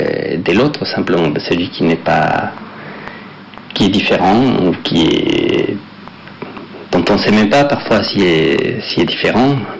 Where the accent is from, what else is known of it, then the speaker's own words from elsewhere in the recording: Mexico; French is a second language; Donc je viens du Mexique, on dirait en France, que c'est un pays du Sud